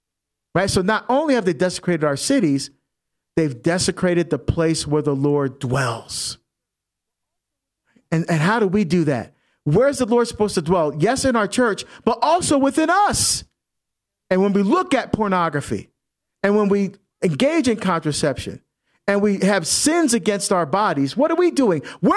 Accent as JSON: {"language": "English", "region": "New Jersey", "country": "United States", "tie": "born or raised there", "said": "serving New Jersey, my home state, go Jersey"}